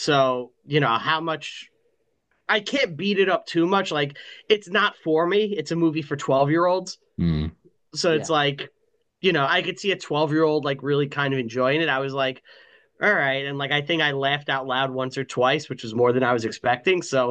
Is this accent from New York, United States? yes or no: yes; Staten Island, New York, United States; It's not a spoiler, but look, I'm from Staten Island.